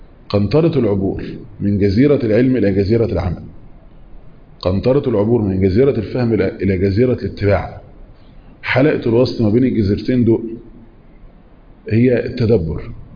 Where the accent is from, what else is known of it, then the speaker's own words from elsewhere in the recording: Saudi Arabia; انا سعودي